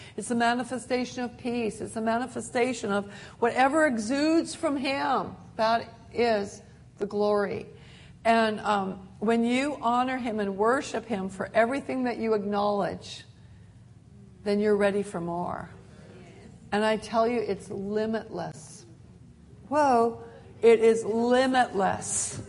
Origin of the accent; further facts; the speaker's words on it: Canada; I am Canadian. I was born in Canada. I have a Canadian birth certificate, a Canadian passport. I am Canadian. And I grew up in Canada, and I took on a Canadian personality.